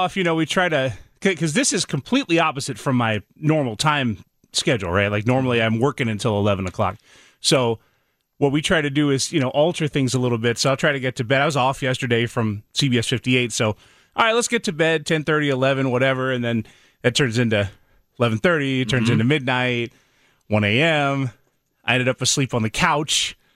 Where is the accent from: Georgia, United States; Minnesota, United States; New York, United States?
Georgia, United States; Atlanta; The Packers are the reason why in my hometown of Atlanta, Channel 5, which is a very established station, is a Fox affiliate.